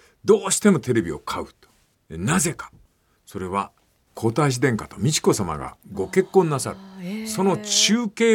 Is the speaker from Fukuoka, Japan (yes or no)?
yes; Fukuoka, Japan; 私は小学校4年生10歳でございました。1959年、博多の町外れの貧しい家、タバコ屋だった私の家であります。